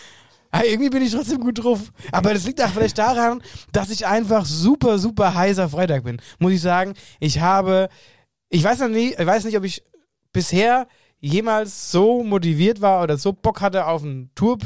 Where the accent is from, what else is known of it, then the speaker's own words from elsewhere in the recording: Niederwöllstadt, Hesse, Germany; Also in Niederwöllstadt, in Wöllstadt, in meiner Heimatgemeinde